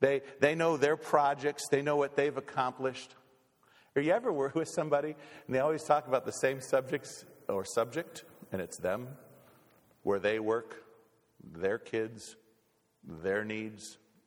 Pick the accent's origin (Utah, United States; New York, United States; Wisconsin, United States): Wisconsin, United States; You know, we're Packer fans because we grew up in Wisconsin.